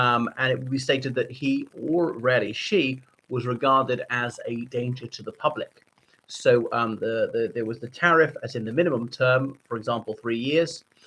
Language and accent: English; Ireland; from Ireland, so thanks for coming back to my channel.